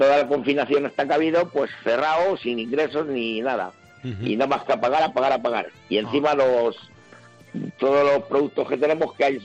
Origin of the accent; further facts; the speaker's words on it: Castilla-La Mancha, Spain; en mi pueblo es un pueblo pequeño, pero bueno, con 4.000 habitantes, claro. pero yo qué sé, estamos muy cerca de Toledo